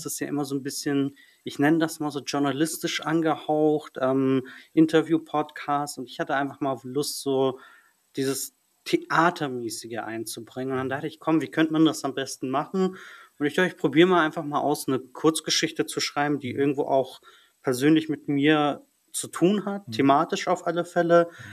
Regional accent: Germany; Ich bin ja hier in Deutschland sozialisiert und aufgewachsen.

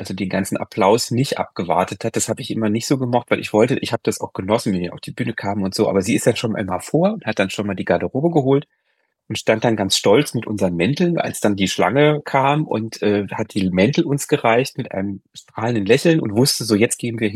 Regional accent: Koblenz, Rhineland-Palatinate, Germany; Aber so richtig ins Theater gekommen bin ich dann so mit 12, 13 in Koblenz, wo ich aufgewachsen bin.

